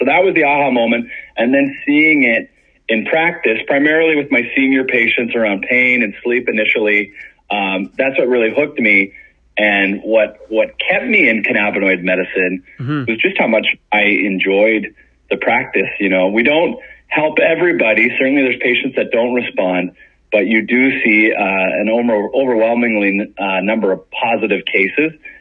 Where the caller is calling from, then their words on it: Sarnia, Ontario, Canada; I'm joining you from Sarnia, Ontario, which is a great place to be this time of the year, right on Lake Huron.